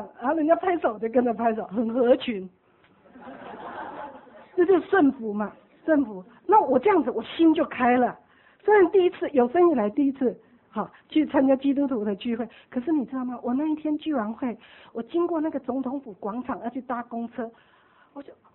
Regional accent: China

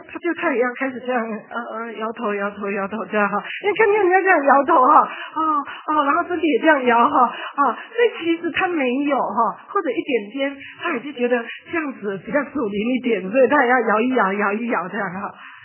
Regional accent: China; now in United States; 特别我们中国人很有这种观念

